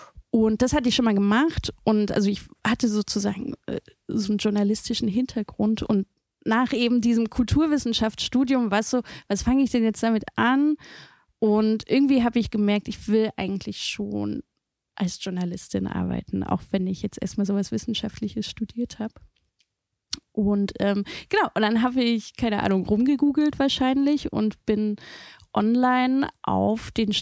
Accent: Dresden, Saxony, Germany; als ich noch in Dresden lebte, ich komme ja aus Dresden, bin da geboren und habe da auch mein Abi gemacht

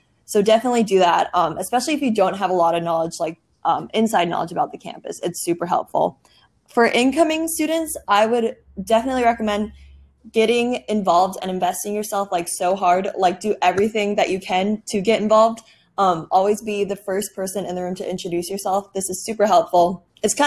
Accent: Minnesota, United States; moved away as an adult; now in South Carolina, United States; I'm actually an out-of-state student. I'm from Minnesota.

